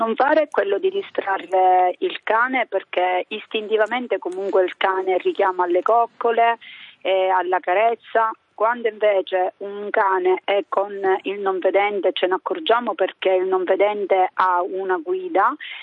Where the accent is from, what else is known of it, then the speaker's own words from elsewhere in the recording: Sicily, Italy; now in Rome, Italy; Io sono siciliana, però sto a Roma.